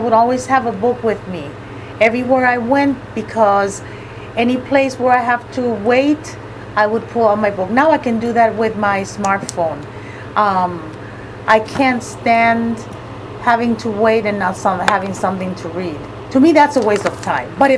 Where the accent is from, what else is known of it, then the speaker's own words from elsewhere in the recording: Puerto Rico; also born or lived in Michigan; I am originally from Puerto Rico, but I lived in Michigan for 29 years, and we lived in the Valley for the last six.